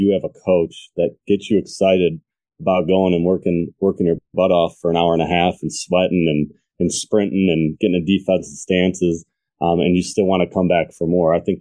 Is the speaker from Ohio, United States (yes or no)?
yes; Lakewood, Ohio, United States; So I grew up in Lakewood, Ohio, and I started off by playing CYO sports. So I was a public school kid. I'm 38